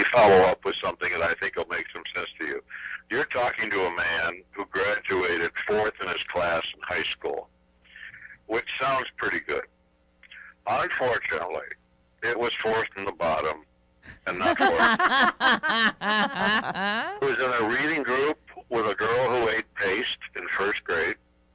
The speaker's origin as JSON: {"language": "English", "region": "New York", "country": "United States", "tie": "born or raised there", "said": "We didn't have a car when I was a little boy growing up in Western New York State"}